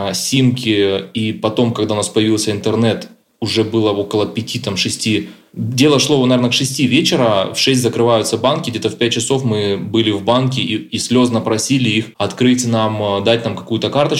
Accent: Russia; moved away as an adult; now in Calgary, Canada; Так как мы приехали из России, и у нас, ну, ровным счетом не было ни денег, ни активных карточек

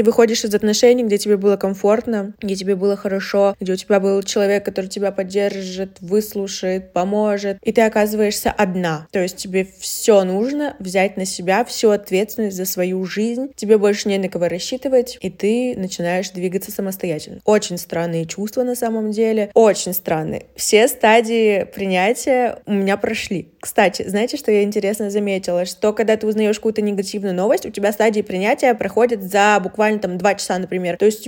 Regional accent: Yekaterinburg, Sverdlovsk Oblast, Russia; мне 21, и я из Екатеринбурга.

